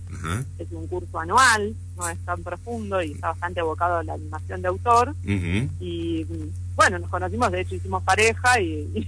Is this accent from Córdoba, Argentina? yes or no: no; Paraná, Entre Ríos, Argentina; Nosotros empezamos más o menos en el 2012. Yo soy de aquí, de Paraná.